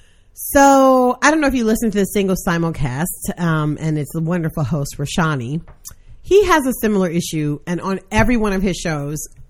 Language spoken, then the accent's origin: English; New York, United States; I'm from New York, so